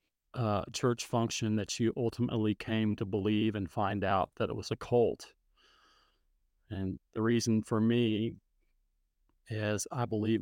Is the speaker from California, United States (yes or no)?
yes; Sacramento, California, United States; So I was born and raised in the Sacramento area, and when I was young, I was a latchkey kid